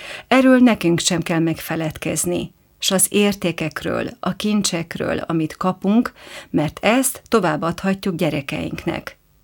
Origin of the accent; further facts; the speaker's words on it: Prekmurje, Slovenia; én meg elmondtam, hogy muravidéki magyar vagyok